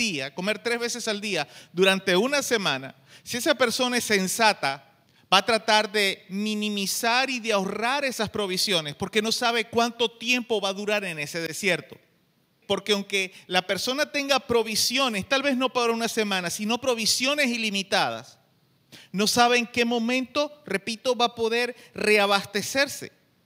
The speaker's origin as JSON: {"language": "Spanish", "country": "Venezuela", "said": "nosotros en nuestro caso somos venezolanos, porque nacimos en este país."}